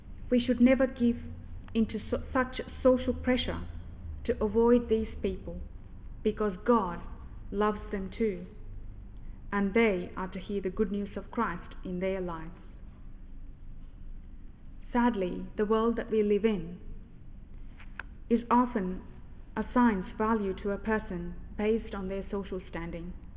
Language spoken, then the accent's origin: English; India; When I was growing up in India